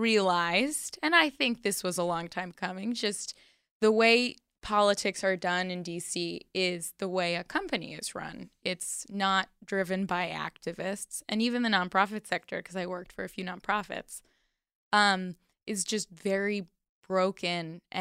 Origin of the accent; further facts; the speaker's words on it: Florida, United States; Oh, yeah. Born and raised in Florida.